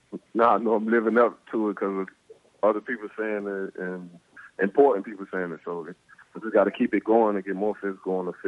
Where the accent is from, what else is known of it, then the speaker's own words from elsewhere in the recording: Miami, Florida, United States; And, you know, I'm from Miami. We don't run from our problems.